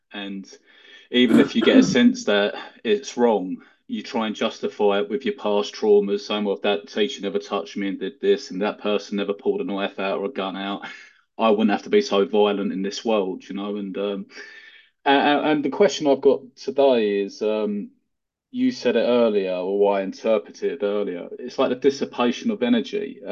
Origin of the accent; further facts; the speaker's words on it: London, United Kingdom; because I'm from Southeast London and I'm Irish.